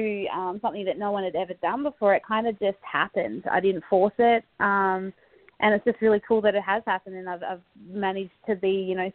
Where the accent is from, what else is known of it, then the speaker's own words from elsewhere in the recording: Australia; We're Australian. I don't know if you've got the got the vibe that Aussies are just bred tough.